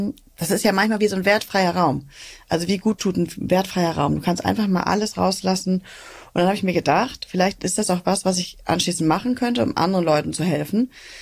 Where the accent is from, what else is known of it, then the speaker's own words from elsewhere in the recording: Hamburg, Germany; ich bin heute hier in Berlin, ich komme ja aus Hamburg